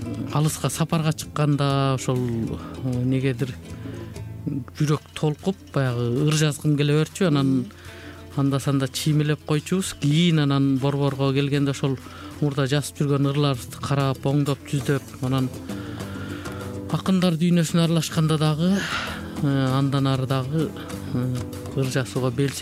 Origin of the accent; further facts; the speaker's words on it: Taldysuu, Naryn Region, Kyrgyzstan; Өзүм тууралуу айтсам, өзүм Атбашы, Нарын облусунун Атбашы районунун Талдысуу деген айылында туулуп өскөм.